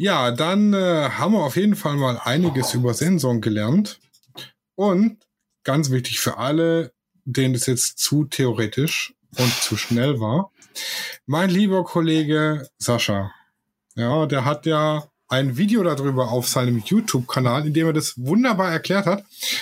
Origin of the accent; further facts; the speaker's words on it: Baden-Württemberg, Germany; ich bin Schwabe